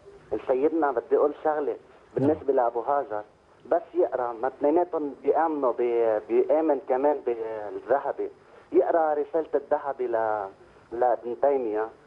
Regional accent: Lebanon; now in Saudi Arabia; أنا لبناني بس عايش بالسعودية.

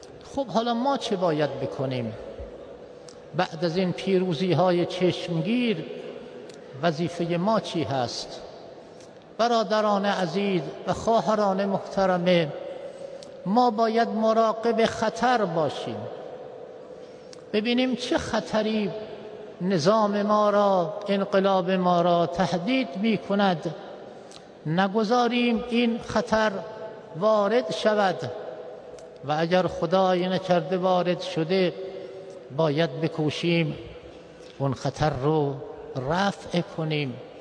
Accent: Iran; هر کس ما را به عنوان یک ایرانی می دید

